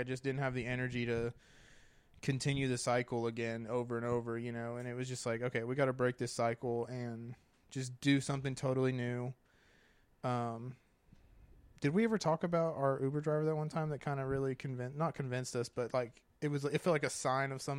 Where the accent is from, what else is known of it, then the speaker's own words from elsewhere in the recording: Texas, United States; Like, we're from Texas. Like, we've always lived in small town Texas, like, areas. The biggest place we lived was Fort Worth, or you lived in Austin.